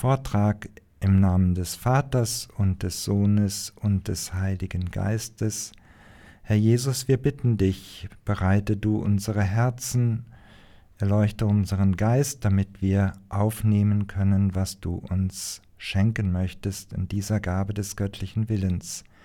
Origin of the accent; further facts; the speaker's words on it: Germany; ich komme aus Deutschland